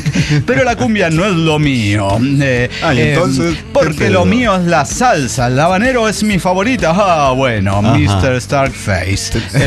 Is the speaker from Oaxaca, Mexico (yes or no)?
yes; Oaxaca, Mexico; born there; Soy ismeña de nacimiento. Ajá. Es decir, nací en el Istmo, región de Oaxaca.